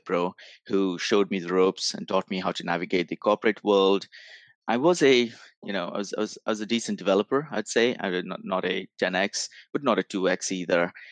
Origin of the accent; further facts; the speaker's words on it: India; I grew up in India